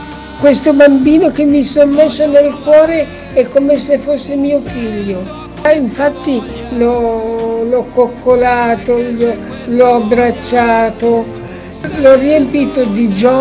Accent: Magenta, Lombardy, Italy; born there; Sono nato a Magenta, il mio quartiere è Gallaratese.

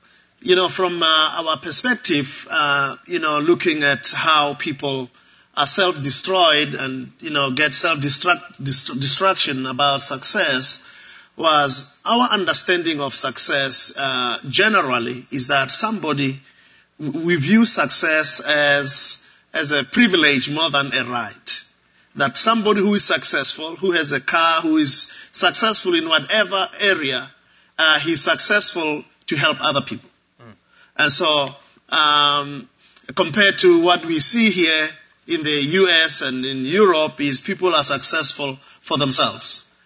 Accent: Mamelodi, Gauteng, South Africa; I'm from Johannesburg, South Africa. In fact, outside Johannesburg, in a township called Mamelodi.

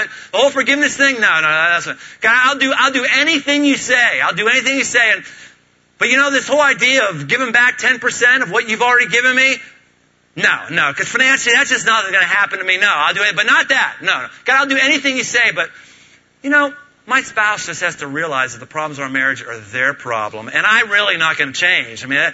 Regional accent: Pittsburgh, Pennsylvania, United States; I know that sounds really awful because I'm from Pittsburgh and I don't have the same passion for the Reds as some of you might.

